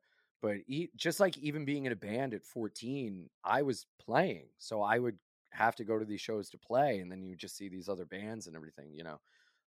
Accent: Delaware, United States; there was this local band in Delaware, because we're from Delaware.

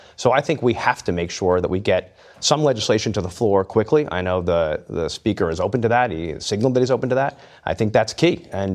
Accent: New Jersey, United States; And I'm from Jersey. We don't mess with other people's families.

